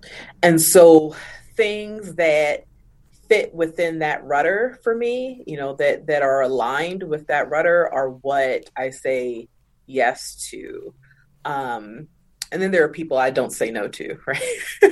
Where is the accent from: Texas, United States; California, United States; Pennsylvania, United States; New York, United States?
New York, United States; New York City; it originated really by being a Black kid growing up in Harlem in New York City.